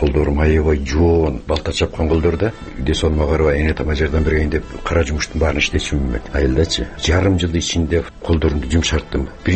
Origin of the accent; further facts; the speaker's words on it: Tokmok, Chuy Region, Kyrgyzstan; Полонезди мен мектепте окуп жүргөндө уккам, ошо Токмок шаарында да репродуктору бар болчу